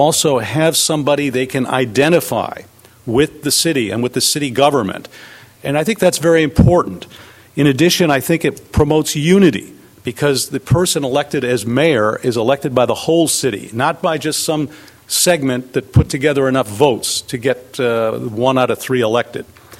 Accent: Atascadero, California, United States; from Atascadero.

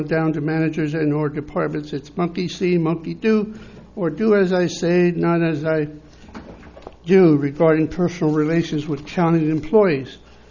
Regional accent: Los Osos, California, United States; from Los Osos.

